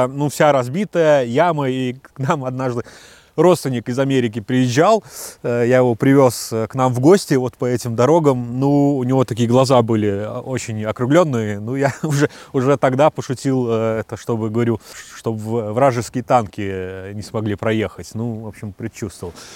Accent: Rezekne, Latgale, Latvia; Может быть, кто-то не знает, но я сам из Резекне. И Резекне – небольшой город. Там на весь город всего 7 девятиэтажек.

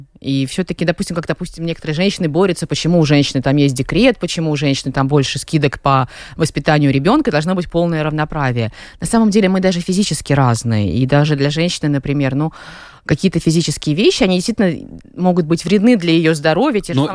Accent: Latvia; Я родилась в Латвии, и я даже закончила местную латвийскую академию художеств. До этого был колледж Розенталя. То есть, в принципе, я такая армянка балтийского разлива.

